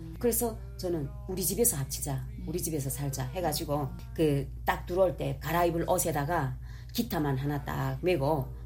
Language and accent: Korean; North Korea; 내가 북한 여잔데 그 고향은 밝히지 않단 말이에요.